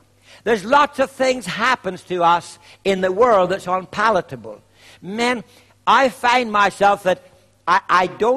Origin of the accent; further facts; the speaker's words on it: Ireland; even though I'm Irish and I'm not very smart, there's one thing I can spell